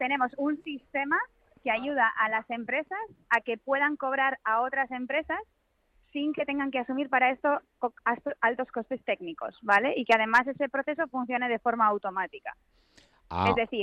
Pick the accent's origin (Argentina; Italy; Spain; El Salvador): Spain; Basque Country; now in Valencia, Spain; Pues somos vascas, pero estamos ubicadas en Valencia